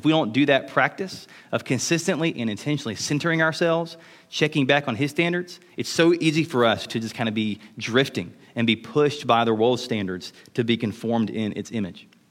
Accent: Mobile, Alabama, United States; I'm from Mobile, so the beach is a good illustration for me, okay?

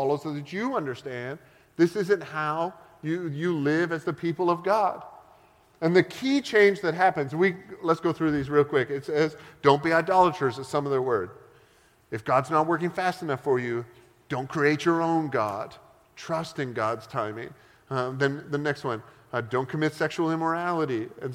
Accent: Canada; I'm Canadian, so we can do whatever we, like, everybody loves us.

